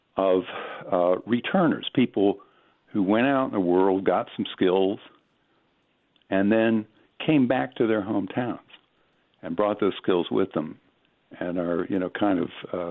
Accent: Michigan, United States; And I grew up outside of Detroit

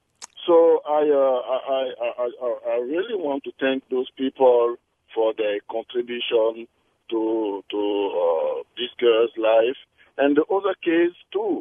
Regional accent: Côte d’Ivoire; now in Wisconsin, United States; I'm originally from Ivory Coast, West Africa.

